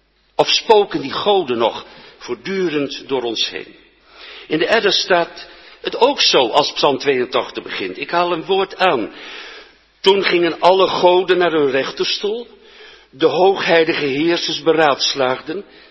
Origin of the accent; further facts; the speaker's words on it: Epe, Gelderland, Netherlands; Nou, de goden die wij in Berkel en Rode reizen bij ons in Epe van huis uit kenden, dat zijn de goden van Noord-Europa.